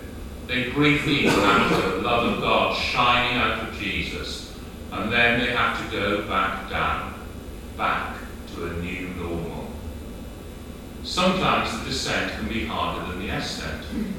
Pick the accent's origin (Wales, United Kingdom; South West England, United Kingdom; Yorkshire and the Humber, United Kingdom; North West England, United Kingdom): Wales, United Kingdom; I am Welsh. We have mountains, not peaks, eh? A mynydd, not a brig.